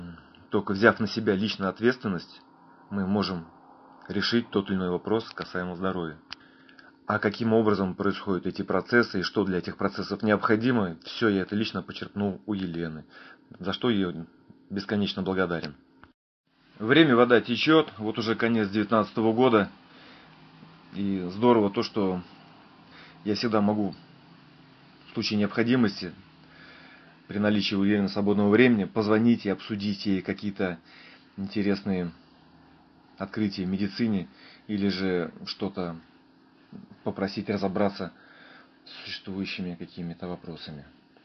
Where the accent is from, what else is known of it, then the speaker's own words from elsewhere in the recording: Tolyatti, Samara Oblast, Russia; Здравствуйте … я из Тольятти.